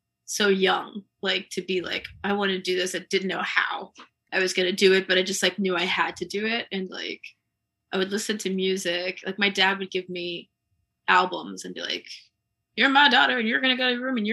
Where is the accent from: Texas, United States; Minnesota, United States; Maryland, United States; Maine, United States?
Maryland, United States; Columbia; So like I grew up in Columbia. Columbia was like, it was just a small town at the time.